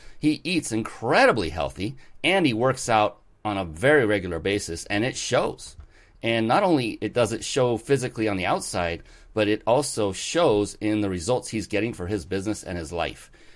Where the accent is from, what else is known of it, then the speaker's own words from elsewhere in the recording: West Coast, United States; I'm from the West Coast.